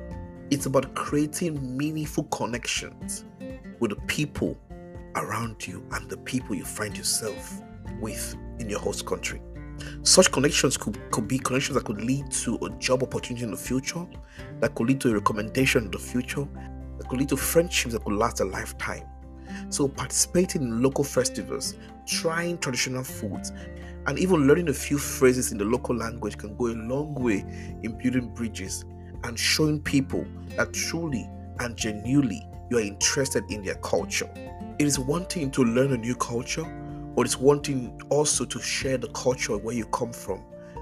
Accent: Nigeria; now in United States; Growing up in Nigeria, it's hard to look your parents in the eyes because it's a form of disrespect.

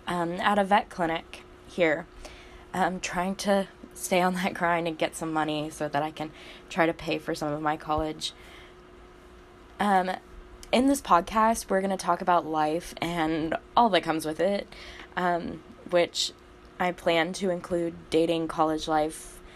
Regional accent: Tulsa, Oklahoma, United States; So first, to introduce myself, I'm from Tulsa, Oklahoma.

